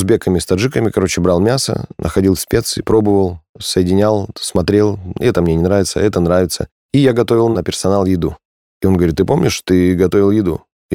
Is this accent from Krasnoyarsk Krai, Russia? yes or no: yes; Krasnoyarsk, Krasnoyarsk Krai, Russia; даже в моем родном городе Красноярске есть крутые рестораны